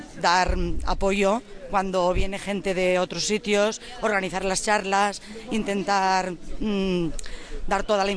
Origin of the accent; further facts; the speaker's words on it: Valencian Community, Spain; Bueno, yo soy del País Valencia.